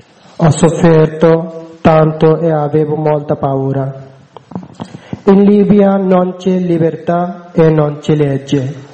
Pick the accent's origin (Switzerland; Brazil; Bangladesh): Bangladesh; Italian is a second language; now in Italy; vengo dal Bangladesh. Sono scappato nel 2015 dal mio paese